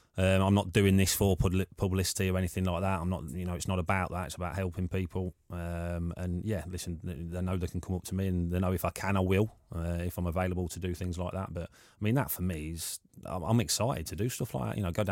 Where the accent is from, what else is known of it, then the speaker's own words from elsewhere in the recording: United Kingdom; born there; obviously from where I was born up in Eton, 15 minutes from my house.